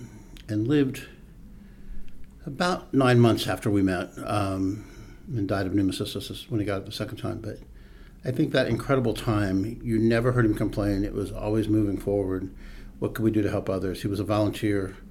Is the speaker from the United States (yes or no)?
yes; Alliance, Ohio, United States; moved away as an adult; now in Atlanta, United States; I was born in Alliance, Ohio, which is northeast Ohio. Grew up there, lived there till I was probably 27, maybe 26, when I moved to Atlanta.